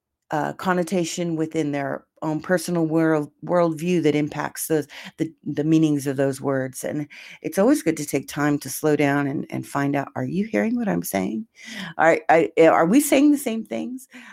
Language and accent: English; Portland, United States; It's from my hometown in Portland.